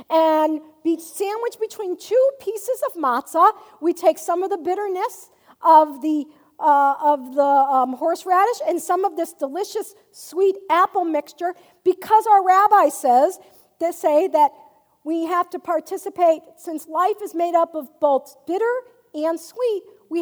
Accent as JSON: {"language": "English", "town": "Hartford", "region": "Connecticut", "country": "United States", "said": "those of us from the Northeast, I'm from Hartford, Connecticut originally"}